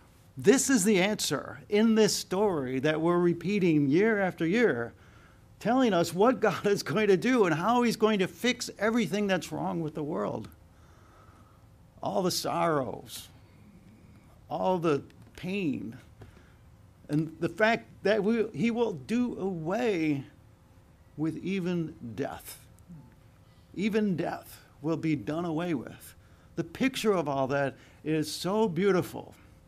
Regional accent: Cleveland, Ohio, United States; And I grew up in Cleveland. It was 3 hours away, and I had $100.

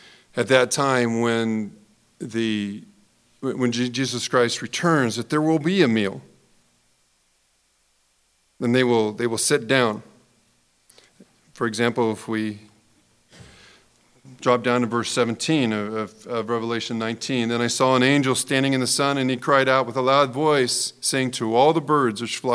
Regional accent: Dayton, Ohio, United States; It's one thing I found interesting growing up in the Dayton, Ohio area in congregation is I felt this one thing that congregation did very well.

